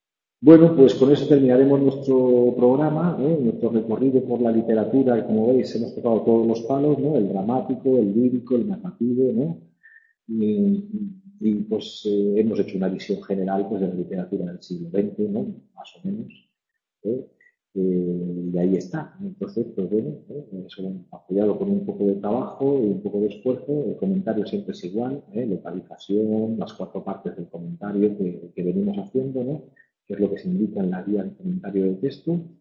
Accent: Las Palmas, Canary Islands, Spain; now in Madrid, Spain; soy de Las Palmas.

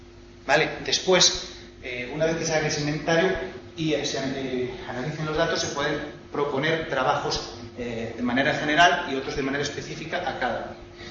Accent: Fonsagrada, Galicia, Spain; yo soy de Fonsagrada y hice un pequeño estudio y aquí están reflejadas los tipos de deportes de las variedades que existen en este municipio, en mi municipio

